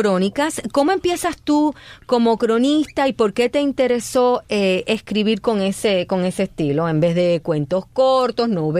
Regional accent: Puerto Rico; yo no soy cubana, yo soy puertorriqueña, pero yo veía también a mi país en lo que tú estabas contando.

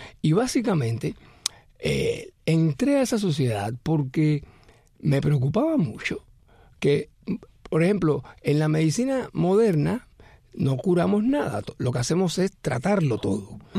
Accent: Cuba; moved away as an adult; now in United States; como cubano de esta generación, porque yo nací en año 66, y llegué a Estados Unidos en el año 91, aunque ya tengo más años en Estados Unidos

